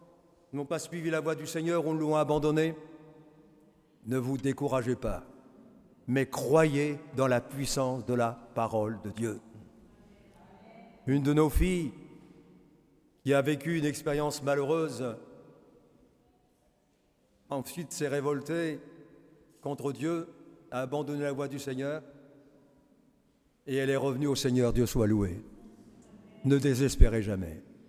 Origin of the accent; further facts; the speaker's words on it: Burkina Faso; first language Mooré; French is a second language; Quelquefois, je reconnaissais la mélodie de cantiques que nous chantons, nous, dans notre langue maternelle. Et puis, j'ai entendu un chant, puis le refrain qui revenait, mais je dis, mais ça me dit quelque chose. Et puis, au dernier chœur, j'ai chanté avec eux en moré.